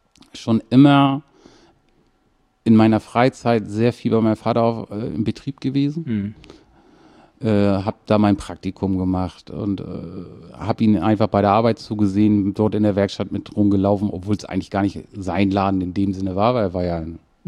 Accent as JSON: {"language": "German", "town": "Kiel", "region": "Schleswig-Holstein", "country": "Germany", "lives_now": "Schwarzenbek, Germany", "said": "sind wir keine ursprünglichen Schwarzenbeeker. Wir sind sogenannte Kieler Sprotten, also wir kommen aus Kiel."}